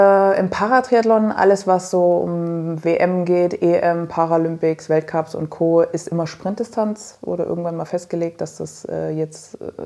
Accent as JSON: {"language": "German", "town": "Dresden", "region": "Saxony", "country": "Germany", "said": "Ich komme ja aus Dresden. Ich sage immer, ich habe eine Wohnung in Dresden und eine Waschmaschine."}